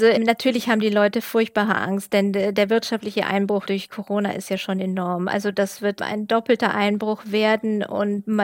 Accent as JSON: {"language": "German", "country": "Germany", "said": "Genau, ich bin Deutsche und ich habe einen englischen Ehemann und einen deutsch-englischen Sohn"}